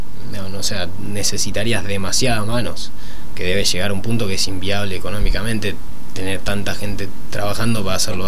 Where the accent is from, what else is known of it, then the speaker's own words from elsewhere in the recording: Argentina; Yo soy muy argentino, industria nacional y todo nacional.